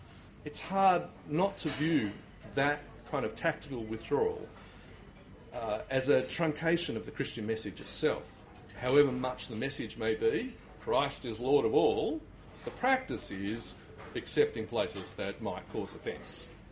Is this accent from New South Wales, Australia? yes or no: yes; New South Wales, Australia; Now, I'm from the North Shore, not from the inner West.